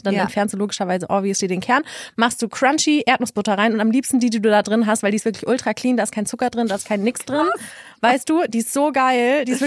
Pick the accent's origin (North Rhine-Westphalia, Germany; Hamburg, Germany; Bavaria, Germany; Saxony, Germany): Hamburg, Germany; born there; Gebürtig aus Hamburg.